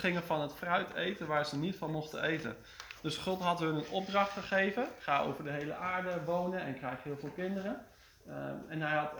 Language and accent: Dutch; Harderwijk, Gelderland, Netherlands; voor wie me nog niet kent. Ik kom uit Harderwijk